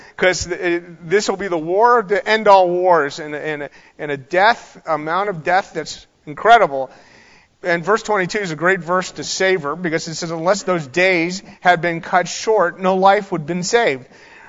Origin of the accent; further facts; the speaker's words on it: Florida, United States; I grew up in South Florida, and there's a guy that absolutely claimed he was the Messiah.